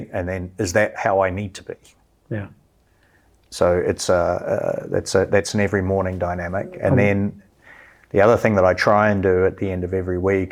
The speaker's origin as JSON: {"language": "English", "country": "New Zealand", "tie": "born or raised there", "said": "growing up in New Zealand, which is a not a small country, but a small population, far, far away from the rest of the world"}